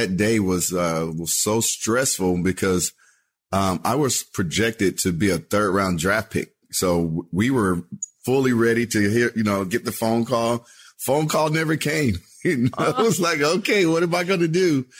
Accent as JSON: {"language": "English", "region": "Texas", "country": "United States", "tie": "born or raised there", "said": "Yeah, I mean, football in Texas, sports in Texas, period. It rules everything. Like the town shuts down, you know, Friday nights. You know, Friday night lights is literally how my high school days were."}